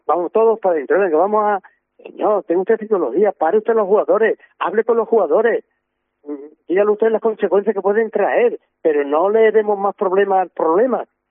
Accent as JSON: {"language": "Spanish", "town": "Cádiz", "region": "Andalusia", "country": "Spain", "tie": "born or raised there", "said": "Yo nací en Cádiz, soy de Cádiz, yo me crié en Cádiz. Yo estuve yendo en toda mi vida desde los 10, 12 años hasta los 18 años al mercado central, a la fruta."}